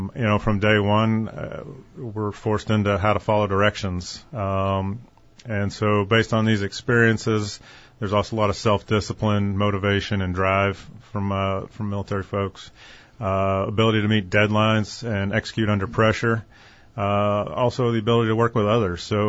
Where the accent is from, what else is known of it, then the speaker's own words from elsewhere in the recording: Maine, United States; Originally from Maine.